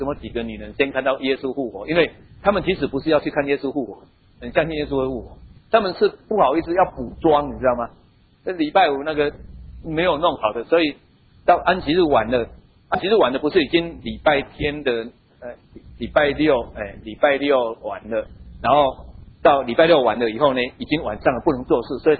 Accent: Taiwan; 我不晓得你们，我们台湾人算什么时候开始算一天？

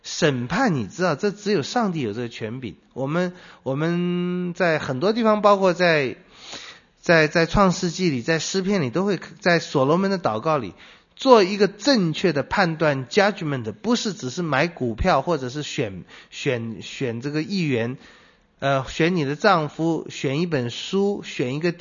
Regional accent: China; 我们中国人也这样讲嘛，对不对？

